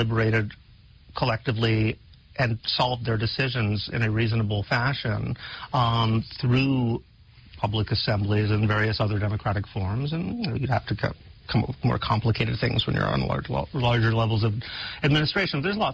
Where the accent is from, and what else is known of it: New York, United States